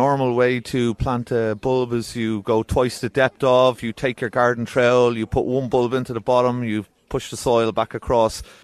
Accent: Ireland; When I was young, the paintings we used to draw as Irish children were vales and hills, and they were always yellow and green.

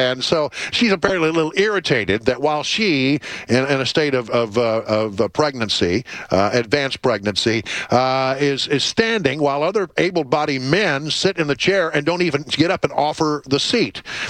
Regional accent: Texas, United States; I'm from Texas, and my mother raised me to show respect for the women.

